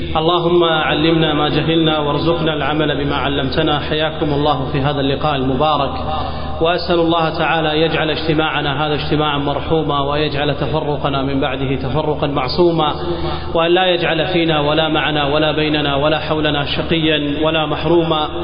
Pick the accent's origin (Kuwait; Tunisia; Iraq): Kuwait; إحنا كويتيين شنو علاقتنا بفلسطين